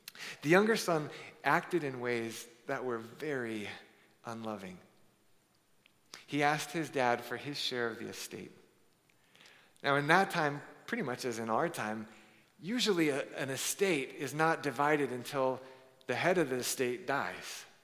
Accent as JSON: {"language": "English", "region": "Hawaii", "country": "United States", "tie": "born or raised there", "said": "Many of you know I grew up in Hawaii, beautiful place, but it was hard because I was teased mercilessly as a child because I didn't look like my peers looked."}